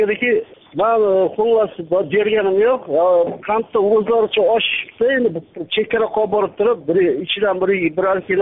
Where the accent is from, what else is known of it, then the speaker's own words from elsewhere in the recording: Namangan Region, Uzbekistan; moved away as an adult; now in Perm, Russia; Men Namangandanman.